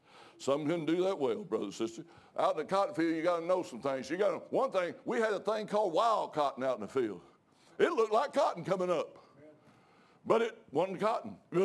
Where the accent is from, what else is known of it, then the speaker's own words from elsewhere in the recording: Tennessee, United States; we was raised in Tennessee, me and my wife both, picking and chopping cotton for a living.